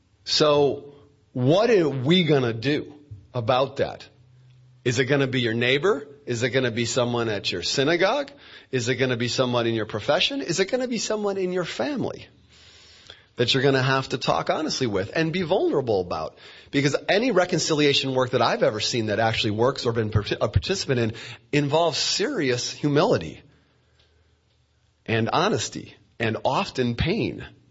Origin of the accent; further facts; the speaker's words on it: Detroit, Michigan, United States; I'm from Michigan. I'm from Detroit.